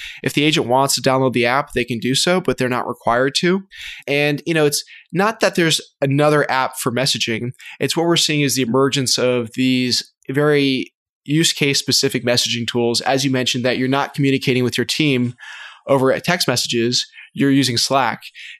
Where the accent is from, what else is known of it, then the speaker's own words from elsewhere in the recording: Florida, United States; So I grew up in South Florida and went to the University of Florida for school as well.